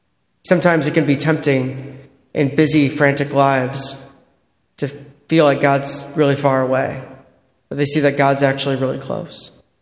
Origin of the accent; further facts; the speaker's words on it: Holland, Michigan, United States; also born or lived in Grand Rapids; I come from Grand Rapids, Michigan. I was born and raised in Holland, Michigan. We affectionately refer to Grand Rapids as Jerusalem.